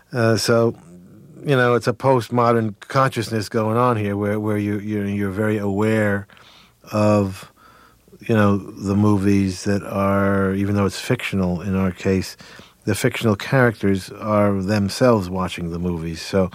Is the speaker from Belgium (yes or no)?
no; New Jersey, United States; I grew up in New Jersey in bars